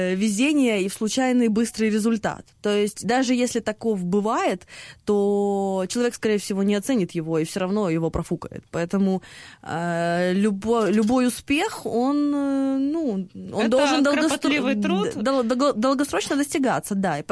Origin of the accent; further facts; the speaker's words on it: Ukraine; Украине, что мы украинцы, это не скучно.